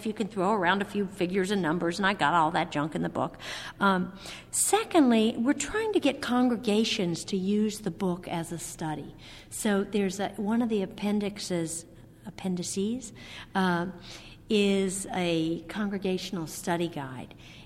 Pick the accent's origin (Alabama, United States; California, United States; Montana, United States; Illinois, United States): Illinois, United States; Maybe I'm from Illinois, so we were all calling everyone outside the state.